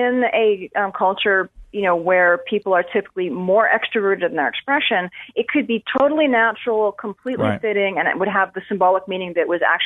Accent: New England, United States; But I'm from New England. I have that very English, New English sort of cultural reserve.

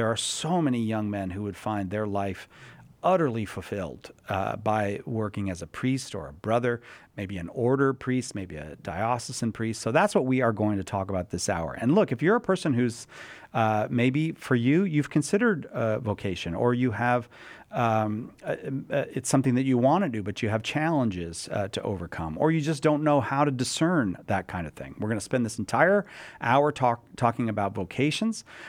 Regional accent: Carlsbad, California, United States; I grew up in Carlsbad.

